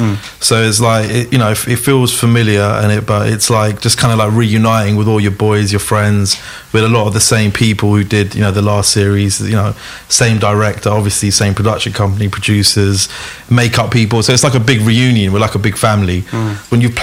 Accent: London, United Kingdom; We're just kids from London, like, you know what I mean, started rapping back in the day

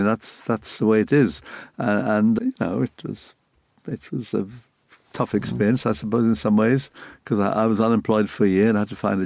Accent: United Kingdom; I've always seen myself as British. I've seen my identity as British, and I've seen myself as being in this country.

